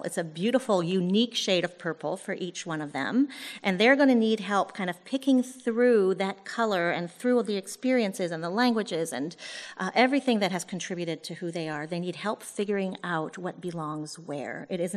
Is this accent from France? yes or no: yes; France; I was born and raised in France.